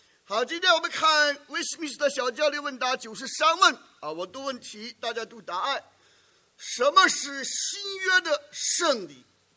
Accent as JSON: {"language": "Chinese", "country": "China", "said": "我们中国人讲礼义，礼义啊，讲到中华文明的时候，我们说中国人是礼义之邦。"}